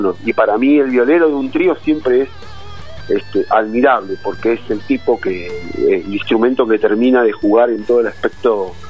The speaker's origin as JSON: {"language": "Spanish", "town": "Quilmes", "region": "Buenos Aires Province", "country": "Argentina", "tie": "born or raised there", "said": "soy oriundo de Quilmes y todavía no recibí novedades si allá nevó"}